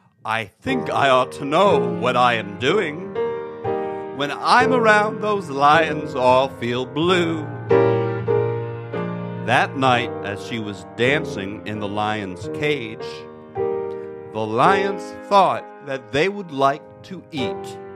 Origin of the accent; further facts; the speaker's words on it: South Orange, New Jersey, United States; Today, I'd like to talk about my first piano teacher from my hometown of South Orange, New Jersey.